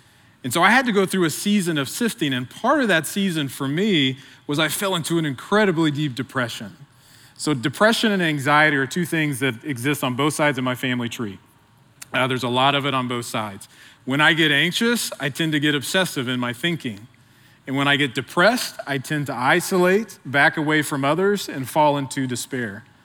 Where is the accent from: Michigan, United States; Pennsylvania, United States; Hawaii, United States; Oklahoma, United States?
Oklahoma, United States; Midwest City; I grew up here in Oklahoma, born and raised. I'm from Midwest City, just on the other side of town.